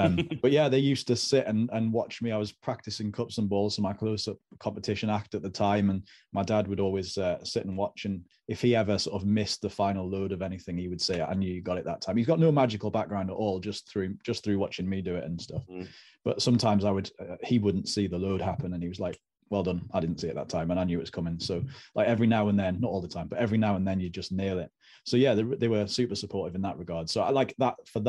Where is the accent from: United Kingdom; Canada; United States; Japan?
United Kingdom; Sunderland, North East England; we moved up to the Northeast and I was raised in Sunderland.